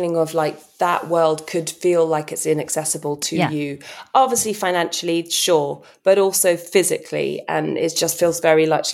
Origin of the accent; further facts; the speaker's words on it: United Kingdom; oh God, I'm too British for this place. I need some sarcasm and dry humor.